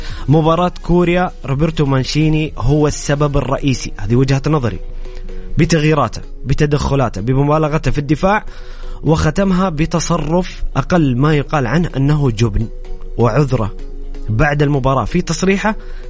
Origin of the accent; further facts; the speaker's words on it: Saudi Arabia; وحنا كشارع سعودي، نتكلم كمواطنين سعوديين نحب المنتخب